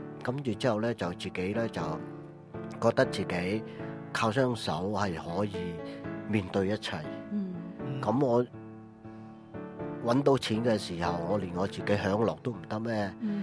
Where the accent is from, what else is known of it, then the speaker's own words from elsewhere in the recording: China; 因為我哋中國人就多數啤酒啊、白蘭地啊